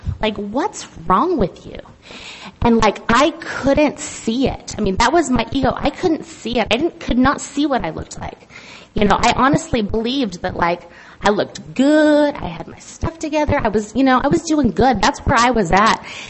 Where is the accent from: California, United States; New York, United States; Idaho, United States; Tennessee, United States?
Idaho, United States; I had never seen anything like, I'm from Idaho.